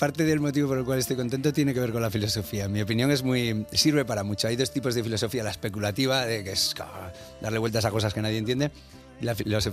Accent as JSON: {"language": "Spanish", "region": "Cantabria", "country": "Spain", "said": "yo soy de Cantabria. En Cantabria tenemos un calendario escolar distinto."}